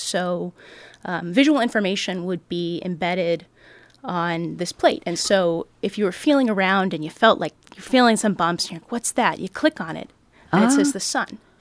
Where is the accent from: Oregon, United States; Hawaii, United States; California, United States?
Oregon, United States; Corvallis; In Corvallis, Oregon, which is my hometown.